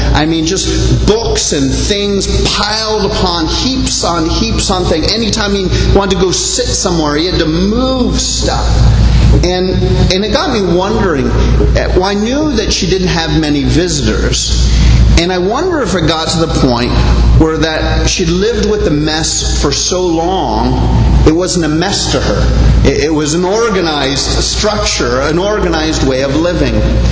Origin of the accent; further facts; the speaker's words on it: Canada; now in Bahamas; I know as a Canadian now living in the Bahamas, for me, how true this has been.